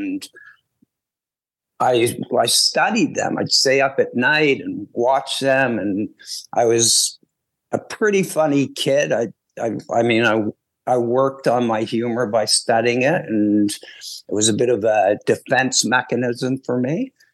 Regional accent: Montreal, Quebec, Canada; moved away as an adult; now in Toronto, Canada; I grew up in Montreal. I moved to Toronto when I was 31 to pursue it here.

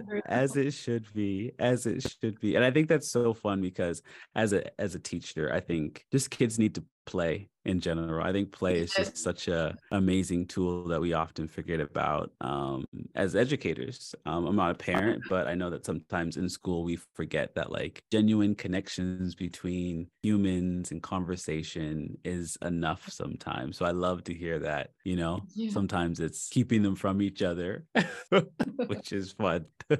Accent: Preston, Nova Scotia, Canada; yeah, I'm Canadian. Fully Canadian. So my wife is from, I'm from Nova Scotia. I grew up in Preston, which is a community in Nova Scotia.

